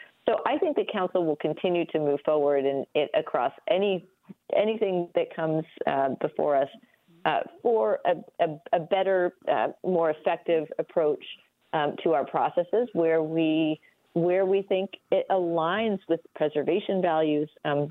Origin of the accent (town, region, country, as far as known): Houston, Texas, United States; born or raised there